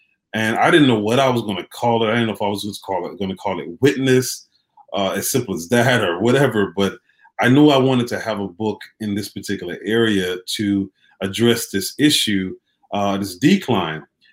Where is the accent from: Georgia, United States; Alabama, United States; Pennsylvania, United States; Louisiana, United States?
Alabama, United States; Opelika; A little bit about myself. I'm from Opelika, Alabama. I was started out in the military once I got out of high school, spent about 6 years in the Army as a paralegal